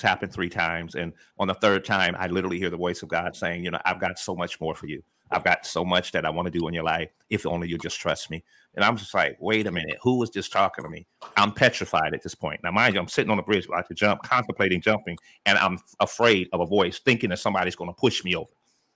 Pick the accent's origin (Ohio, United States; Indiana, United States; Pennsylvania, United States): Ohio, United States; Canton; now in Concord, United States; I was actually born and raised in Canton, Ohio, but I'm currently in Charlotte, North Carolina, actually outside of Charlotte, which is Concord, North Carolina.